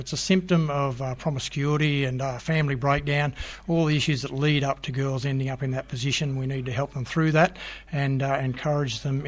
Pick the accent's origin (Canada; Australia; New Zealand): Australia; Darwin, Northern Territory; also born or lived in Borroloola / Busselton / Perth / Katherine; I was brought up in the Northern Territory, born in Darwin, lived in an Aboriginal community for the first 4 years of my life. I lived in Darwin, Borroloola, Busselton, Perth, back to Darwin, then off to a cattle station out from Katherine.